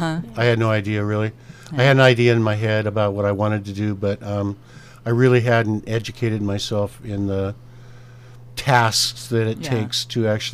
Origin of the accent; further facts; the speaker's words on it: Portland, United States; I grew up in Portland and fell in love with the coast as a child.